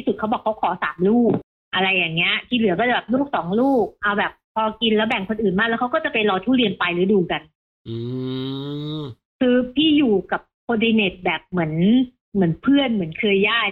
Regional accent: Central Thailand, Thailand; ถ้าเกิดเป็นคนภาคกลางซึ่งพี่เป็นคนภาคกลางมาอยู่ที่นี่พี่จะกินกรอบเน่า

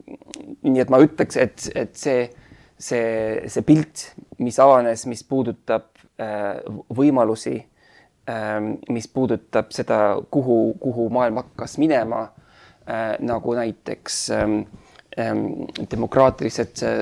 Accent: Berlin, Germany; Lapsena kasvasin üles Berliinis ja Berliin oli saar.

